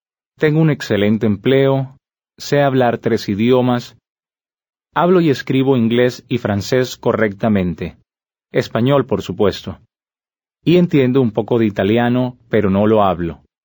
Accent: Bogotá, Colombia; Soy de Colombia, exactamente de Santa Fe de Bogotá. Tengo 24 años de edad, soy soltero y vivo con mi familia.

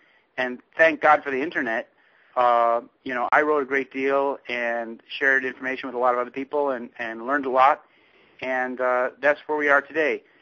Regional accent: Chicago, Illinois, United States; also born or lived in Europe / Middle East; Yeah, I'm from the Chicago area. I traveled extensively before high school, before I finished high school, and after I finished high school. I lived in Europe and the Middle East

